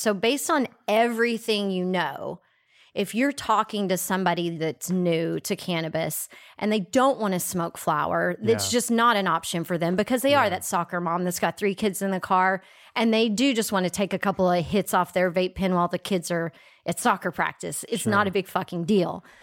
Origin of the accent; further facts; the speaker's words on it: Texas, United States; Hell, I'm from Texas. I'm not offended.